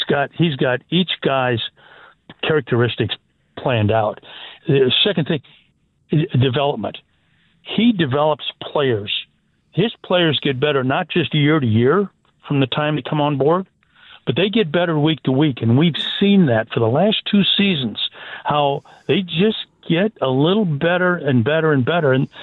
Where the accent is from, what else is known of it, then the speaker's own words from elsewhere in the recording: Minnesota, United States; moved away as an adult; also born or lived in Indiana; So growing up in Minnesota, I had to make the trek to Indiana, and that turned up to be a turning point in my life.